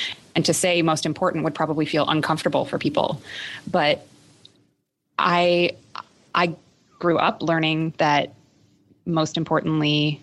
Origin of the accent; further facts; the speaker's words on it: Chicago, Illinois, United States; I grew up in Chicago.